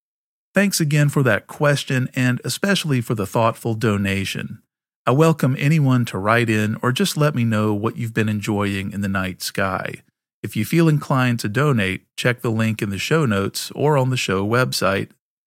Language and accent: English; Philadelphia, Pennsylvania, United States; I grew up in Greater Philadelphia, and every time you say water ice, I wonder, lemon or cherry?